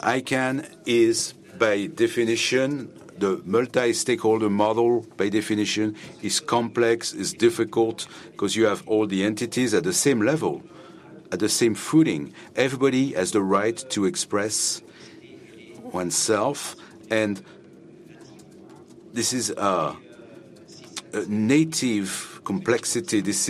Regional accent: Tunisia; I am from, I'm a lawyer from Tunisia

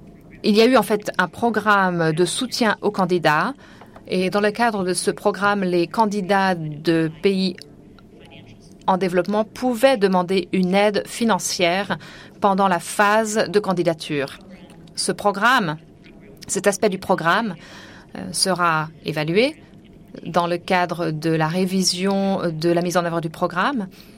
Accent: Switzerland; du GAC et je viens de Suisse.

